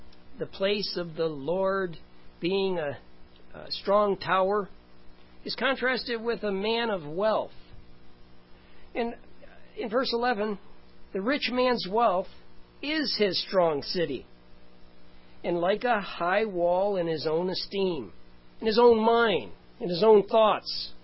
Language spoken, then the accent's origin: English; Clinton Township, United States; Growing up in Clinton Township, one of our friends had a bomb shelter.